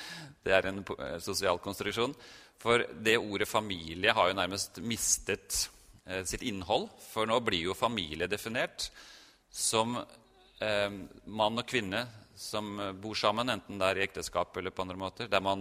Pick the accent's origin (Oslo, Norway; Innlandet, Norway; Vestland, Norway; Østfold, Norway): Oslo, Norway; så jeg født og oppvokst I Oslo